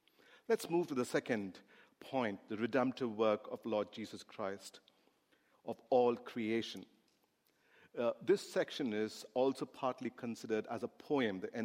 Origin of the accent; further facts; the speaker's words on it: India; I come from India and probably in other parts of the world, this parable means a bit different.